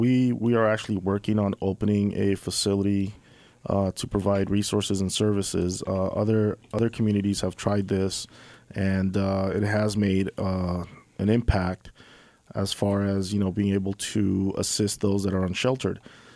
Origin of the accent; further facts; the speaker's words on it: Los Angeles, California, United States; And I come from Los Angeles, so in L.A. we have a big problem with homelessness.